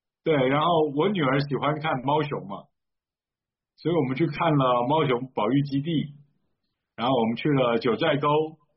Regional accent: Tainan, Taiwan; 我在台南长大的，我读的学校叫台南二中，它在日据时代是日本人的台南一中啊。

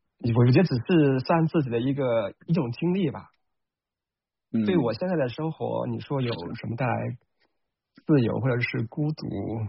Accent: Hunan, China; 是在湘南，就是湖南南部大山里面，就是我们家，你从我们家就可以看到，就是我们家的对面和后面全都是那种连绵的高山。

